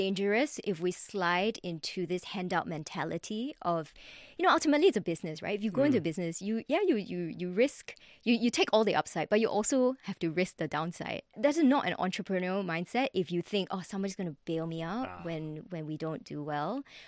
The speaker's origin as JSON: {"language": "English", "country": "Singapore", "said": "to support causes that make me proud as a Singaporean."}